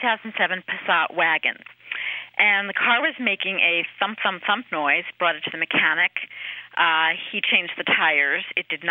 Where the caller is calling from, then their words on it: Pawtucket, Rhode Island, United States; I'm calling from Pawtucket, Rhode Island.